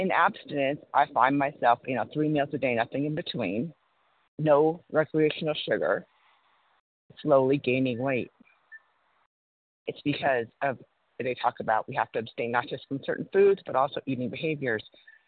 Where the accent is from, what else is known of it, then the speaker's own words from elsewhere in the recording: Wyoming, United States; Yes, I'm from Wyoming and happy to be here.